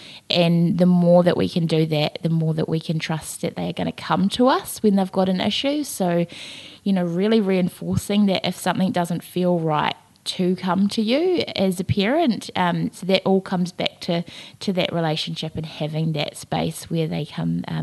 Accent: Selwyn, Canterbury, New Zealand; I grew up in Selwyn myself, so I completely hear you.

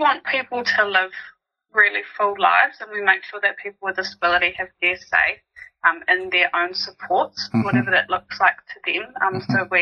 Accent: Wellington, New Zealand; now in Christchurch, New Zealand; I'm originally from Wellington. Mm-hmm. Born and bred there, did my my high school, went to uni there, and then I came to Christchurch about 3 years ago now

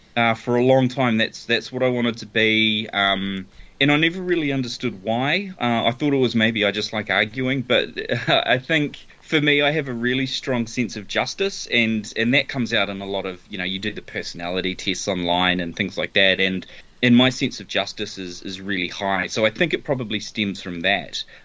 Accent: Dunedin, Otago, New Zealand; So I'm Dunedin born and bred. Grew up here, went to school here.

